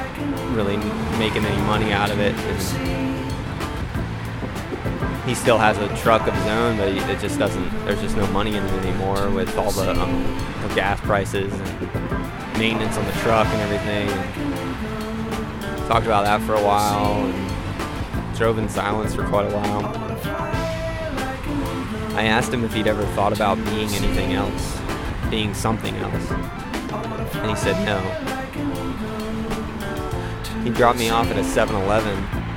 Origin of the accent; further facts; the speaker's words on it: Asheville, North Carolina, United States; now in Durham, United States; I told him I was from Asheville, but I've been living in Durham for a couple of years now